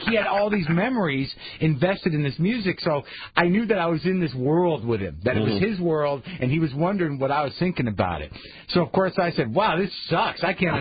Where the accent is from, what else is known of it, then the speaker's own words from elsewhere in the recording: Russia; I come from Russia and I naturally have this, you know, attraction to beets and plain food.